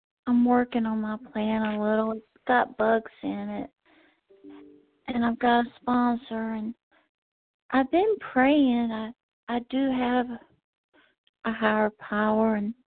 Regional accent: North Carolina, United States; from North Carolina. I'm very new to the program.

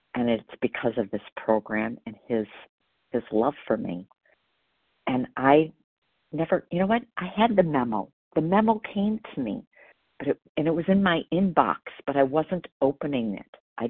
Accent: Wisconsin, United States; I'm from Wisconsin, by the way.

